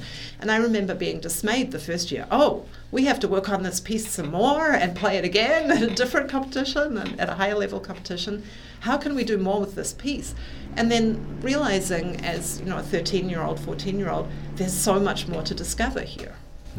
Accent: New Zealand; As a teenager, I grew up in New Zealand

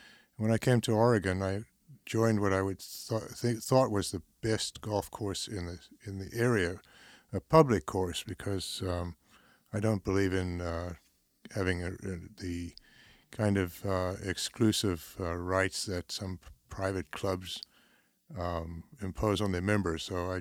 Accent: Lusaka, Lusaka Province, Zambia; I grew up in Central Africa. Started playing golf in Lusaka

